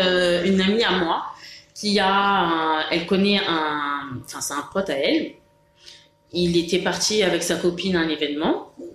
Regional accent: France; c'est vrai, on est français, mais bon, on n'est pas vraiment français

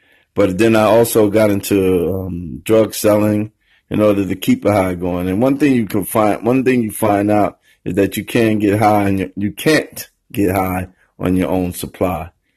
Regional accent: Newark, New Jersey, United States; But my thing is, I grew up in Newark and in the inner city. I know my way around

